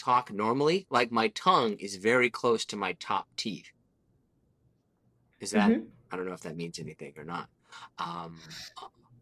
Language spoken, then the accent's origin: English; Wichita, Kansas, United States; I'm from Wichita.